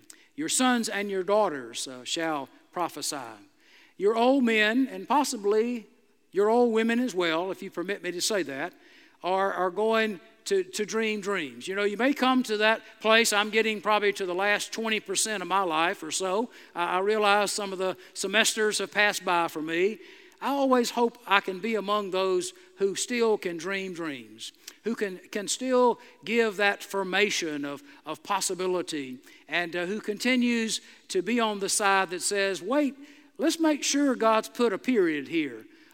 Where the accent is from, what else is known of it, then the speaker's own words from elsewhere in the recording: South Carolina, United States; Many of you know that I'm from South Carolina. Most of my extended family still lives there.